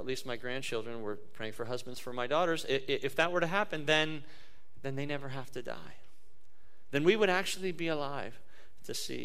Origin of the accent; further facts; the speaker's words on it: Pennsylvania, United States; I grew up in Western Pennsylvania. Guess who I cheer for? The Steelers.